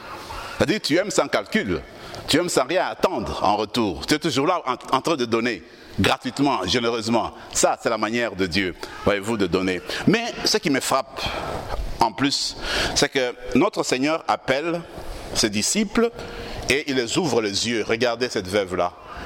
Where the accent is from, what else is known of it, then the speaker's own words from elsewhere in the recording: Kivu, DR Congo; les femmes violées dans mon pays d'origine, qui n'ont pas de sécurité dans la province du Kivu